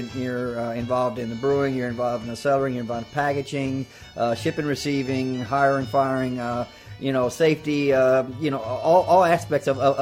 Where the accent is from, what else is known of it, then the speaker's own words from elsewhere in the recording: Shiner, Texas, United States; I was born and raised in Shiner, Texas, about a mile and a half from here. Didn't move too far from the house. Actually started working here when I was 17 years old.